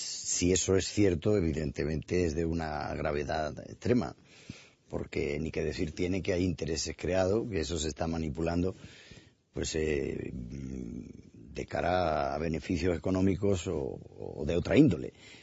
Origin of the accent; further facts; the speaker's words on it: Seville, Andalusia, Spain; además era en Sevilla, cosa que ya de por sí me animaba más puesto que en mi tierra, e ir a mi tierra me anima a cualquier cosa